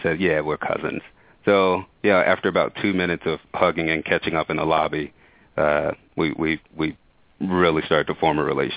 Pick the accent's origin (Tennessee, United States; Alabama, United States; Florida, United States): Tennessee, United States; Memphis; I'm from Memphis, Tennessee.